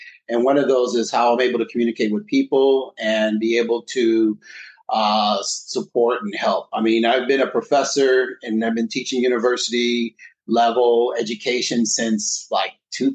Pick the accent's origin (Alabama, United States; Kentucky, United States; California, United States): California, United States; Compton; I grew up in Compton, California, Southern Cal area. People know it because of like rappers … you know, all that stuff, actors like Anthony Anderson, et cetera. So that was where I was raised.